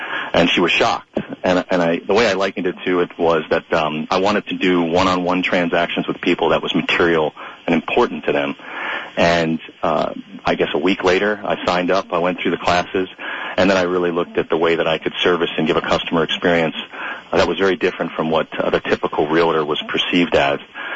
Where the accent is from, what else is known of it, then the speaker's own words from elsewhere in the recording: Parsippany, New Jersey, United States; also born or lived in Boonton; I was born in Boonton, grew up in Parsippany, and now I'm a Boonton resident of about 20 years.